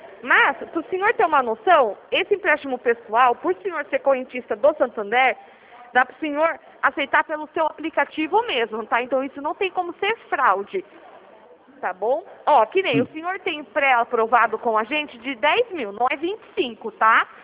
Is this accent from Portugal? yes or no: no; Piracicaba, São Paulo, Brazil; Eu sou aqui de Piracicaba, interior de São Paulo.